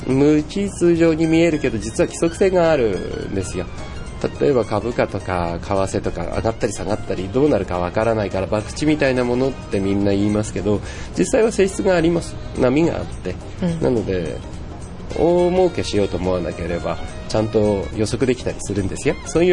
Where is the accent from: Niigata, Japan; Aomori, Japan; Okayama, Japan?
Aomori, Japan; moved away as an adult; also born or lived in Tokyo; now in Toyohashi, Japan; 青森で高校までいて、はい、大学院で10年東京で卒業して豊橋に赴任してきた感じになります。